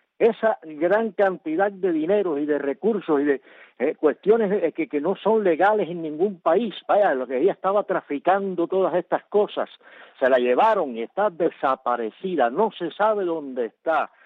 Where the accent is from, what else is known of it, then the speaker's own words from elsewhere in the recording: Perico, Matanzas, Cuba; de Perico, en la provincia de Matanzas.